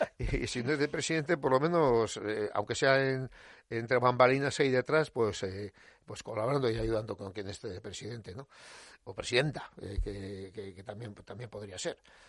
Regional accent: San Sebastián, Basque Country, Spain; yo soy del barrio de Martutene, allí de las afueras de Donosti.

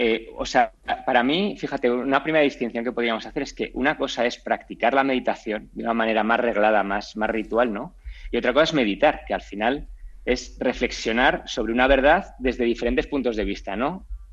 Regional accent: Aragon, Spain; yo además como aragonés, aunque también tengo familia también en el País Vasco

